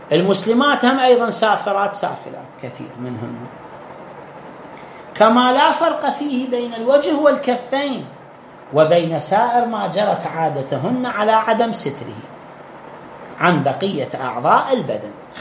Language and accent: Arabic; Iraq